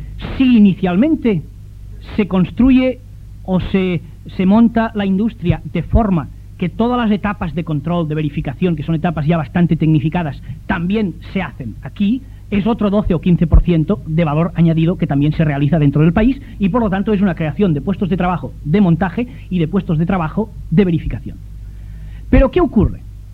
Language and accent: Spanish; Catalonia, Spain; digo en Cataluña porque es mi tierra